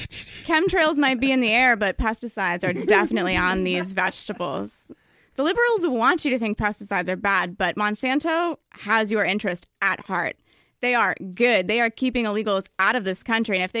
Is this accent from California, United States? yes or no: no; Albany, New York, United States; because I'm from Albany, I feel like kids I knew would yeah. go to the parade